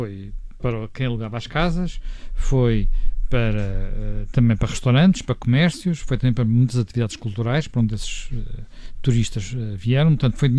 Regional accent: Lisbon, Portugal; Na verdade, eu nasci em Lisboa e até vivi em bairros históricos, pelo menos em dois: São Paulo, aqui ao pé do Cacho de Dré, e na Madragoa, ao pé de Santos.

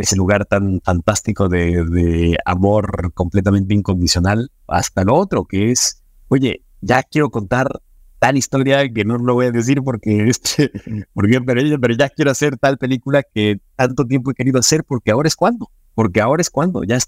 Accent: Mexico; esa deuda que tenemos como mexicanos tremenda

